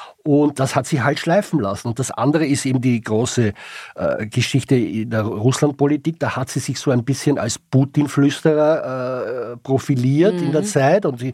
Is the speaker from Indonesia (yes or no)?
no; Austria; aber auch bei uns in Österreich